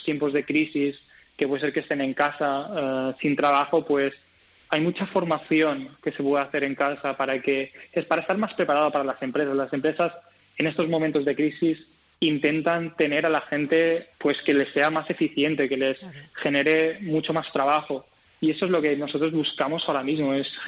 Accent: Balearic Islands, Spain; also born or lived in London, United Kingdom; Y siempre me pasaba de cuando volvía a Mallorca, de donde yo soy, pues siempre me encontraba con problemas de encontrar pistas deportivas.

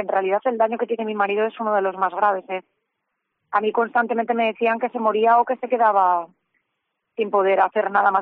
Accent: Asturias, Spain; Nosotros dejamos el hospital porque no somos de Vigo, nuestra familia está en Asturias, nuestra casa está en Asturias

